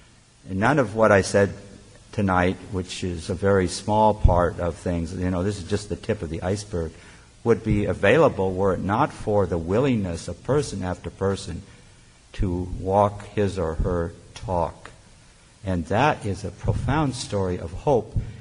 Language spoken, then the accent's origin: English; United States; I'm an American citizen and I raise questions